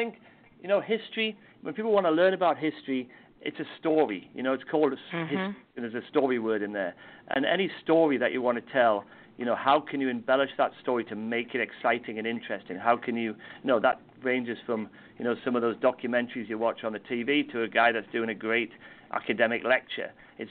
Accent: United Kingdom; now in United States; I was born in Britain and brought up in Britain. I've only been here 4 years, and my wife and I have just got our green card

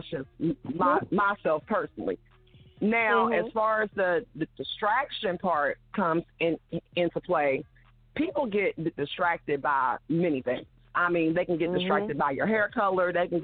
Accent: New York, United States; born there; also born or lived in West Virginia; and that's how, you know, I was born in New York. But then later on in life, we ended up moving to West Virginia, which was my grandma's, you know, initial home where she was born and raised.

